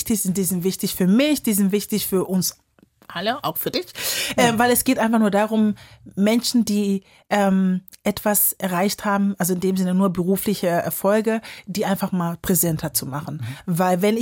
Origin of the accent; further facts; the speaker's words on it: Kiel, Schleswig-Holstein, Germany; also born or lived in Ghana; ich bin in Ghana geboren und bin in Kiel aufgewachsen. So. Und hab einen deutschen Pass